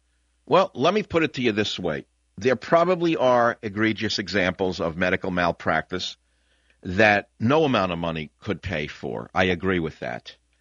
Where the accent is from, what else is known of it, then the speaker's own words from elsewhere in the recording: United States; born there; I did, and I'm an American who was born here.